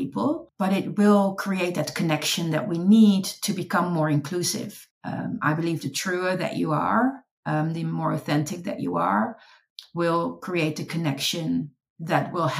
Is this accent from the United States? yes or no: no; Netherlands; born and raised in the Netherlands